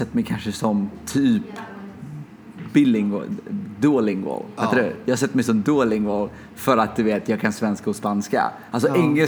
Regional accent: Sweden; born there; Att hon snackade spanska till mig. Och jag är tacksam att jag är född i Sverige.

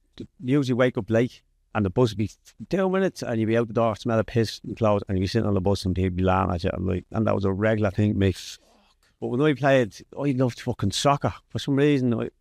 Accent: Dublin, Leinster, Ireland; I grew up in Darndale, North County, Dublin.

